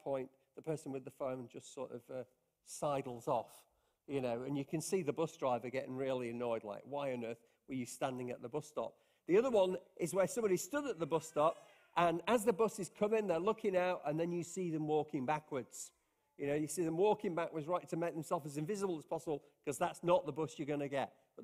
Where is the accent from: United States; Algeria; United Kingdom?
United Kingdom; Lancaster, North West England; I grew up in Lancaster, in Lancashire, and I got a place at the grammar school.